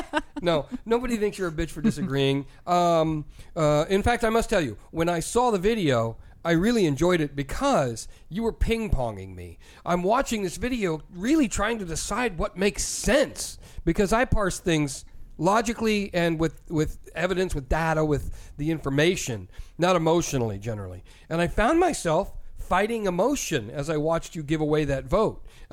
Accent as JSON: {"language": "English", "country": "United States", "said": "I used to think of myself as a liberal. Now I think of myself as an American."}